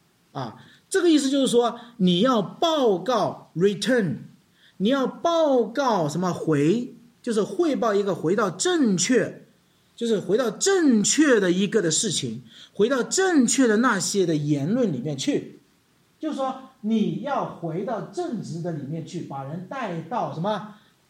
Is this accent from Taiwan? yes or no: no; China; 在西方我们中国人是什么，握手